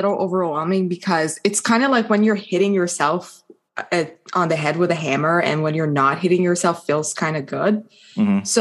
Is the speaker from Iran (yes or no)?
yes; Iran; So as you know, I was born and raised in Iran, and I spent a lot of time figuring out what I wanted to do.